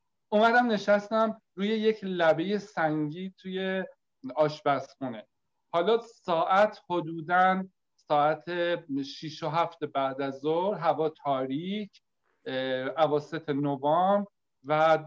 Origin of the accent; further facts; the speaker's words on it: Isfahan, Iran; فهمیده من اصفهانیم